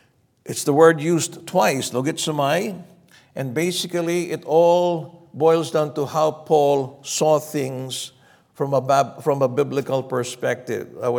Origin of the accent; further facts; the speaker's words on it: Philippines; It's because I'm not a Philistine. I'm from the Philippines.